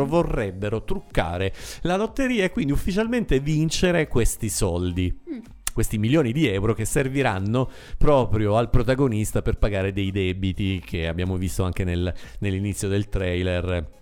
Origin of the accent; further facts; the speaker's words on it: Switzerland; now in Mexico; Una lotteria che io da bambino vedevo in Svizzera.